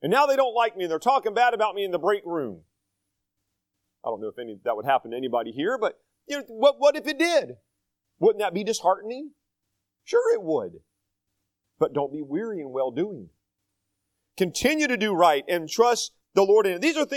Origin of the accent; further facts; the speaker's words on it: North Carolina, United States; Now, I can say that because I'm from North Carolina and that's where they were, so it's all good.